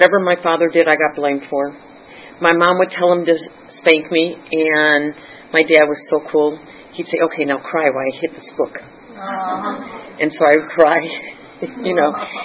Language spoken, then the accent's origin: English; St. Louis, Missouri, United States; born there; I was born in St. Louis